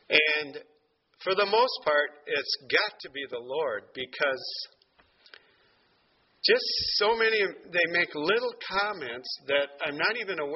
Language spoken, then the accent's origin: English; Iowa, United States; Now, see, I grew up in Iowa. I grew up on a farm.